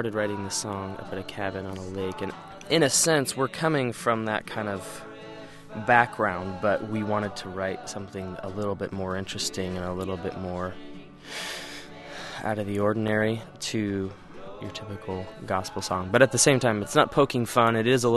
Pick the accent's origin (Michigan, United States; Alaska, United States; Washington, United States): Washington, United States; Seattle; they find out we're from Seattle